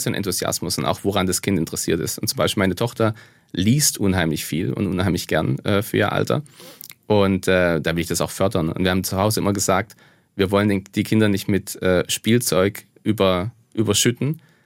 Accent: Pforzheim, Baden-Württemberg, Germany; Also in der Pforzheimer Region eigentlich. In Pforzheim bin ich auf die Schule gegangen. Das heißt, ich bin so Grenzgänger zwischen Baden und Schwaben. Ich komme eigentlich ursprünglich von der schwäbischen Seite, kommt meine Familie her.

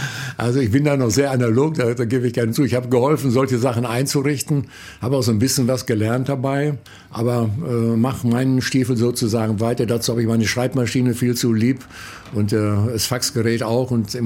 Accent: North Rhine-Westphalia, Germany; Ich habe als junger Mensch gelernt in meiner Heimat da im Sauerland

